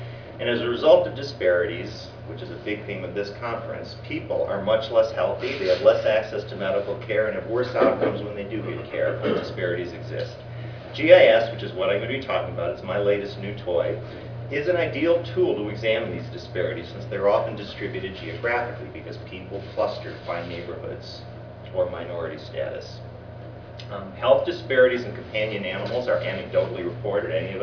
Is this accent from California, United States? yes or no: no; Boston, Massachusetts, United States; This is Boston, my hometown